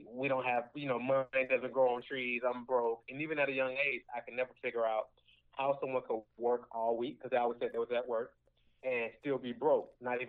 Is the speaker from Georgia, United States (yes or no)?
yes; Atlanta, Georgia, United States; I grew up, you know, I'm from Atlanta, Georgia. I grew up in a drug-infested environment.